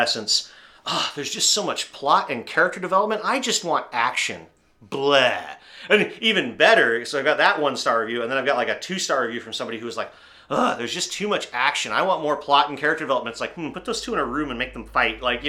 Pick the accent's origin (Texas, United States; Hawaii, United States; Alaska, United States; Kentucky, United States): Alaska, United States; Wrangell; now in Provo, United States; I was born and raised here in Wrangell, and I write science fiction and fantasy novels for a living.